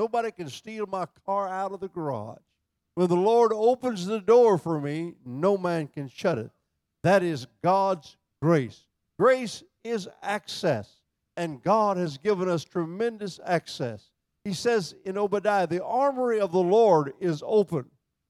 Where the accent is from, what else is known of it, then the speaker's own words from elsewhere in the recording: United States; born there; It was called, I was born an American.